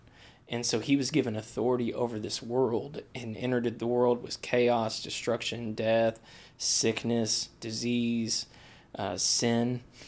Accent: Greenfield, Indiana, United States; now in Pendleton, United States; I was born in Greenfield, Indiana. Okay. Just east of Indy. Okay. Lived in a small town near Greenfield. You know, I'm a country boy.

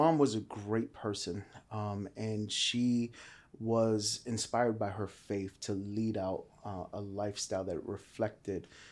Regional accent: Bronx, New York, United States; So I'm originally from the Bronx, New York, born and raised.

